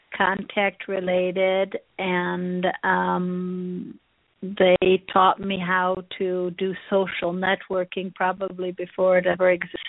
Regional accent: Chicago, Illinois, United States; I thought it would be easier to go to America and to be in my hometown of Chicago

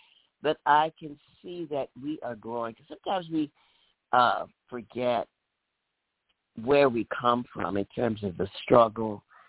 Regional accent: New Orleans, Louisiana, United States; now in Chicago, United States; And I'm from New Orleans. New Orleans was like the slave capital of the United States.

